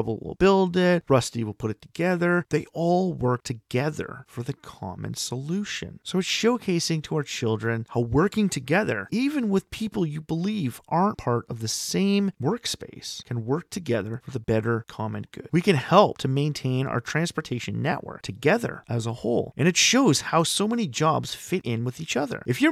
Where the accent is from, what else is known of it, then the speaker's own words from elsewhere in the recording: Canada; Like in my home country, Canada, I actually live down the road from Ontario's only existing Animal Crossing bridge.